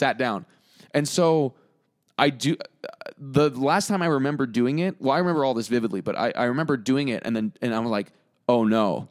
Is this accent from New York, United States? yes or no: no; Orange County, California, United States; He's from Orange County, and so am I. I hate hipsters too, but like we're from Orange County, and we never hung out with people like that.